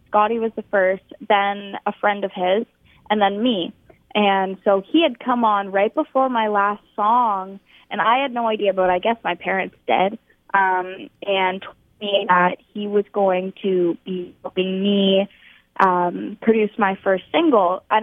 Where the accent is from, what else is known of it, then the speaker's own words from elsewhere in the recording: Ontario, Canada; I'm 15 from Ontario here in Canada.